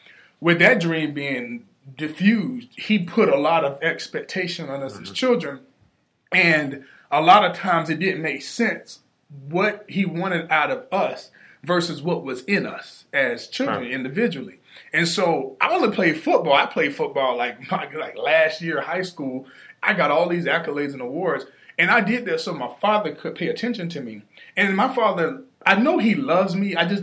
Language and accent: English; South Carolina, United States; Yeah, well, growing up in South Carolina, I couldn't ask for a better upbringing